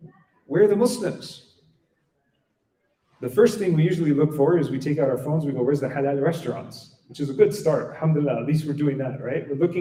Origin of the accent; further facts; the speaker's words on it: Quebec, Canada; I'm not from Ontario, sorry guys. I'm from Quebec. Je parle français. Je mange la poutine, okay?